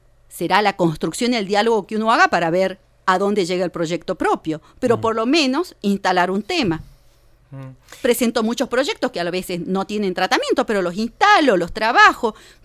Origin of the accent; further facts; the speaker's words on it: Argentina; Como argentinos y argentinas vamos a estar el domingo eligiendo al presidente